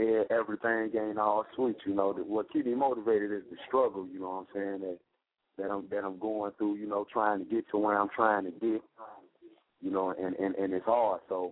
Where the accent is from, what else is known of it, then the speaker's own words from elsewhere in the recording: Gary, Indiana, United States; And I'm from Gary, Indiana. You know what I'm saying. From where one of the most greatest entertainers come from.